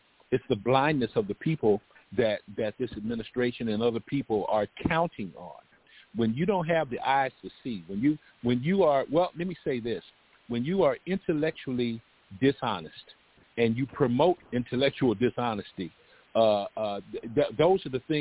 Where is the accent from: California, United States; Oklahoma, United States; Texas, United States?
Texas, United States; Dallas; born there; now in San Antonio, United States; Actually, down in San Antonio. I was born in Dallas.